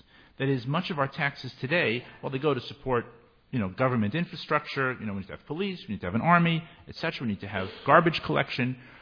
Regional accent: United States; Us, I should say the Americans. I'm American.

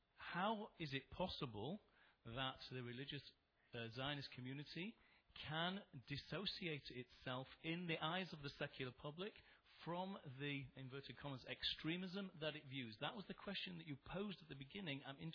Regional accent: Manchester, North West England, United Kingdom; I'm from Manchester, England.

